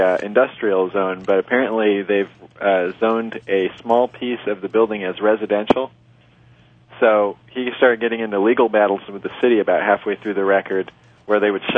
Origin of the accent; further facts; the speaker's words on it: California, United States; There I go saying like again because I'm from California, you see.